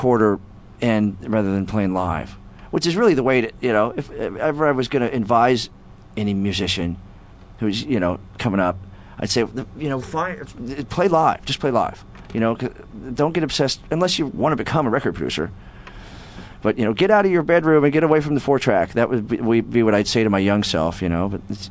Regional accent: Kansas, United States; moved away; also born or lived in New York City; I grew up in Kansas, and I moved to New York in the 80s, 86 or so.

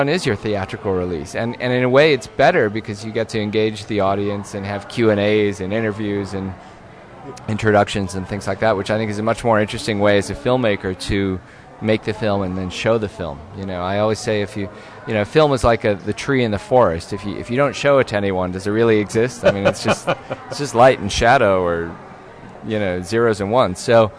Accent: Omaha, Nebraska, United States; now in Charlottesville, United States; I grew up in Omaha

